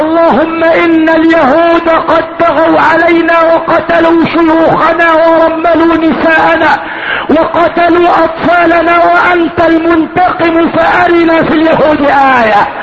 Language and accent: Arabic; Egypt; اللهم اجعل بلدنا مصر